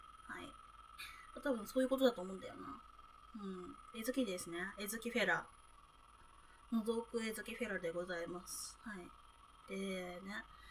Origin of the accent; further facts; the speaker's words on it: southern Kanto, Japan; まあ南関東出身です。